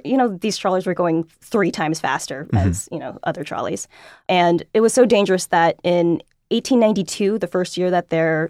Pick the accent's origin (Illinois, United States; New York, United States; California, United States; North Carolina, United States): California, United States; Los Angeles; So this is kind of embarrassing. I am from Southern California. I moved here from LA. So the Dodgers have essentially been my team my entire life.